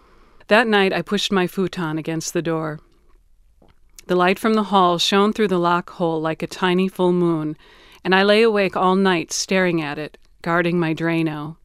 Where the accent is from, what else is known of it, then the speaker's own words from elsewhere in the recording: Minnesota, United States; Why? I don't know. I'm from Minnesota.